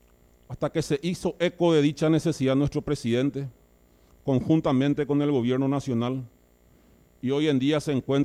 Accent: Ypacaraí, Central, Paraguay; que para nosotros los ipacarayenses, presidente y colegas, es la esencia misma de nuestra existencia

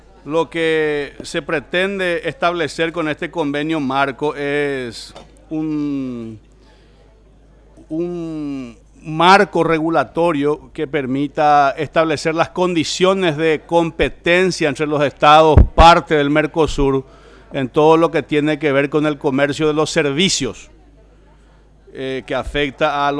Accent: Paraguay; somos los paraguayos los que aún no hemos ratificado este convenio

